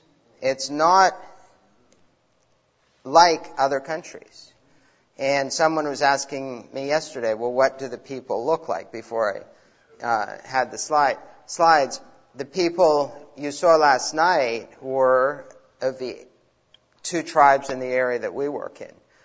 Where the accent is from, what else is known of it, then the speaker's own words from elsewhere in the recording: Papua New Guinea; growing up in Papua New Guinea, because of the multitude of languages, there's, just like in Africa, which has Swahili, a trade language, there's a trade language in Papua New Guinea. And growing up, that's what I learned to speak, the trade language, not the tribal language